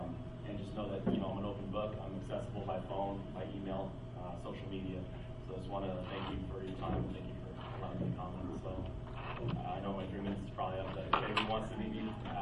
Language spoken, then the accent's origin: English; Las Vegas, Nevada, United States; I grew up in Las Vegas.